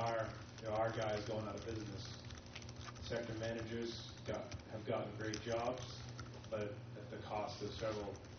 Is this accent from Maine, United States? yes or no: yes; Portland, Maine, United States; I'm from Portland, Maine, here.